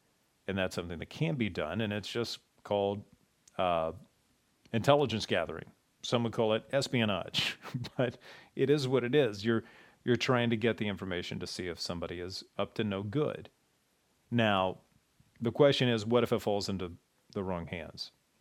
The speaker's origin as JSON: {"language": "English", "town": "Lexington", "region": "Kentucky", "country": "United States", "tie": "born or raised there", "said": "I went to a little coffee shop called the Chocolate Hauler in my hometown of Lexington, Kentucky."}